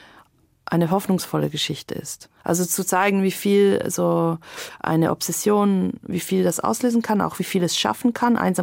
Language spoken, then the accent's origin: German; Zurich, Switzerland; Ich als Zürcherin, für mich war das wie Hollywood